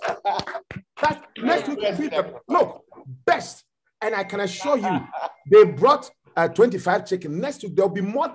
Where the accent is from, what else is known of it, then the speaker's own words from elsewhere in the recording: Ghana; also born or lived in New York; now in Memphis, United States; when I came from Ghana, I carried the name Lighthouse UD QFC to New York and I flourished.